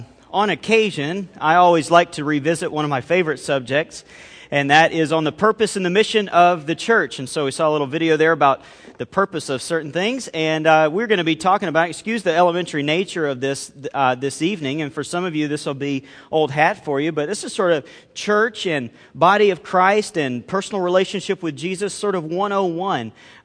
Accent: Alabama, United States; I'm from Alabama. That makes me feel good.

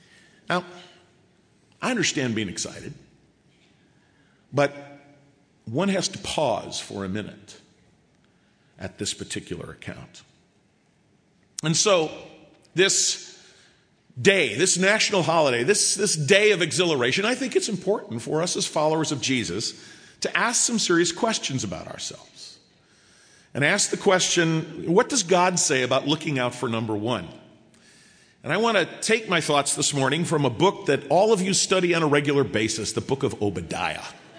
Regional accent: Chicago, Illinois, United States; I grew up in Chicago, and, I love the Bulls.

